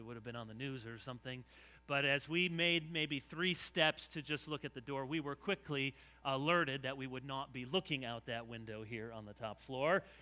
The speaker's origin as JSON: {"language": "English", "region": "Michigan", "country": "United States", "said": "I tried to explain that I was from Michigan and I didn't know better and we were just here to see the city."}